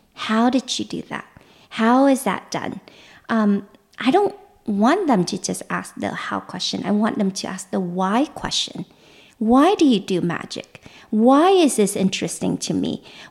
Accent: Vietnam; this goes back to my early childhood growing up in Vietnam.

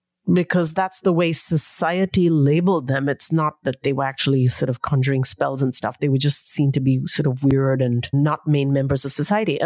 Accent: India; I'm from South Asia, I'm from India

